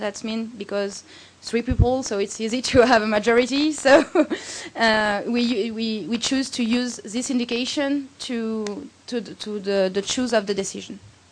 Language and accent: English; France; So this work is done with Nicolas Sodiber, Solange Rossato, and Jean-François Bonast, and we come from France.